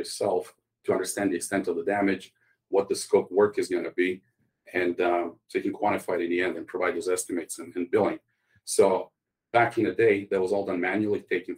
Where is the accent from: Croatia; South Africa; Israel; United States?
Croatia; English is a second language; moved away as an adult; now in Canada; I grew up in Croatia. I came to visit my parents here in Canada in 2003, shortly after I got out of military back in Croatia. And almost 20 years later, I'm still here.